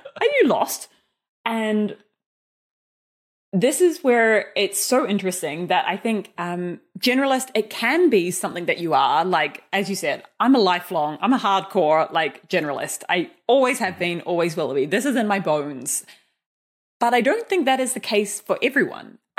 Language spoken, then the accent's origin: English; New Zealand; Because I am Kiwi, I'm like, yeah, let's get the down unders in.